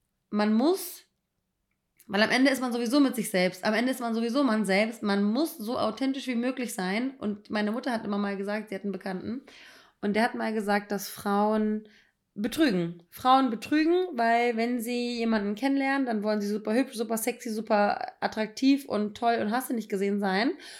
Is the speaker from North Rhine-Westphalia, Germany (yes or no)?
no; Braunschweig, Lower Saxony, Germany; weil ich habe letztens mein Crush, als ich 16 war, aus meiner Heimat Braunschweig, den fand ich mit 16 ganz, ganz toll.